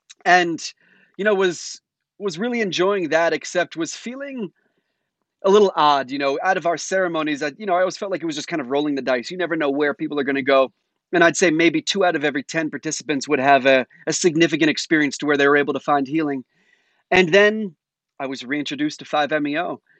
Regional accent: Washington, District of Columbia, United States; But at the same time, I grew up in Washington, D.C. in the 80s and 90s.

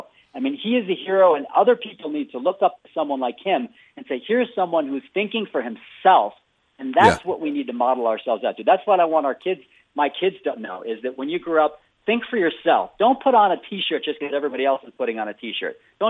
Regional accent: Buffalo, New York, United States; I mean, I'm from Buffalo, Howie. I grew up in Buffalo, and Buffalo has now adopted the 1619 curriculum in its public schools.

